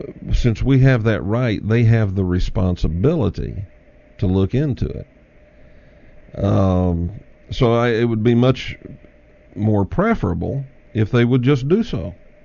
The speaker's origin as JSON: {"language": "English", "country": "United States", "said": "I certainly don't want to see sanctions against the United States. I'm an American."}